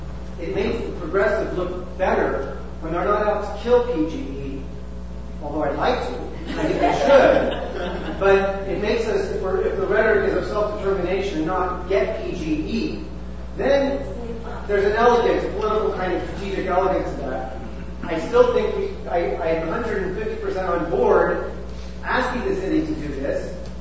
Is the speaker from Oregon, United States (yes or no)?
yes; Portland, Oregon, United States; I'm a city slicker, I'm from Portland